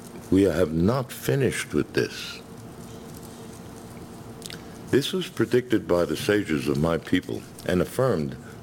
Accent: New York, United States; because I'm from New York. And as soon as you make a stupid law, I have six ways around it.

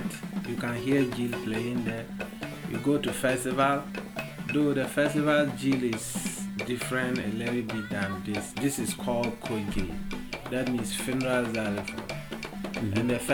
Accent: Ghana; The funerals in Ghana, in my hometown, when somebody die, like a man we have songs for only men funerals.

